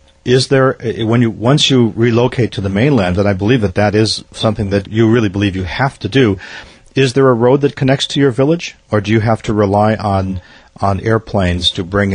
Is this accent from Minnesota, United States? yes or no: yes; Minnesota, United States; I grew up in Minnesota, which is possibly almost as difficult as Shishmaref at many times because of the snow and the cold and the winters and 30 below and 40 below and 60 below.